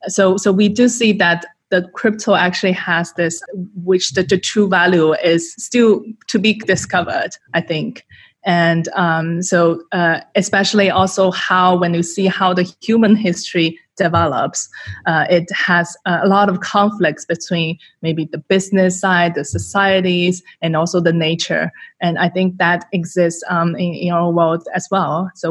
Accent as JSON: {"language": "English", "region": "Shanghai", "country": "China", "tie": "born or raised there", "said": "I am from China, and then from Shanghai. This is my hometown, which I really love a lot."}